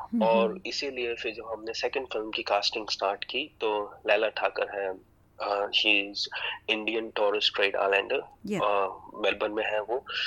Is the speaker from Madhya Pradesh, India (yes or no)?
no; Punjab, India; मैं पंजाब से बिलोंग करता हूँ